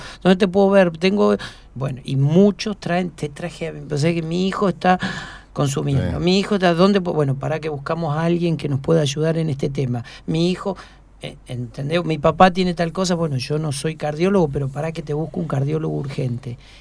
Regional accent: San Martín de los Andes, Neuquén, Argentina; Yo vengo de San Martín de los Andes

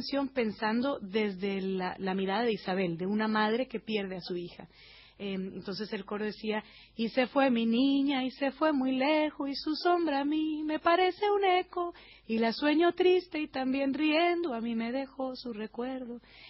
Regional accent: Colombia; moved away as an adult; Fue una de las primeras canciones que compuse cuando salí de Colombia en el año 99. Yo me fui a estudiar a Boston

